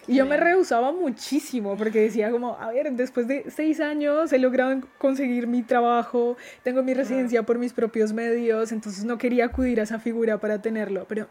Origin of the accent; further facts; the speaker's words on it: Colombia; Ya no tengo que andar demostrando que soy la colombiana